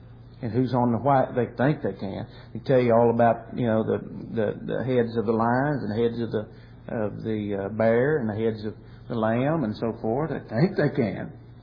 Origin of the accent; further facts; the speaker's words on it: Kentucky, United States; I didn't. I say law. I'm from Kentucky, sorry.